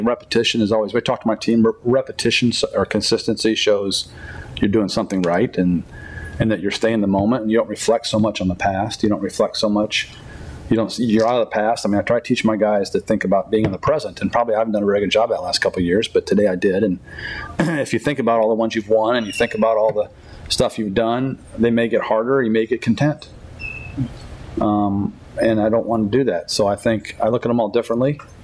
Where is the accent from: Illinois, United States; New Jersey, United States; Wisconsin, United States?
Illinois, United States; Chicago; now in downstate Illinois, United States; I'm a Chicago kid. I don't live in Chicago, but I was born in Chicago and in the near suburbs, and I obviously downstate now.